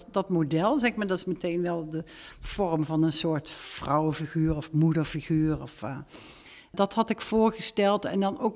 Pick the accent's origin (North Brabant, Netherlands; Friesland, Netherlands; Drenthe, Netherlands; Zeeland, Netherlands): North Brabant, Netherlands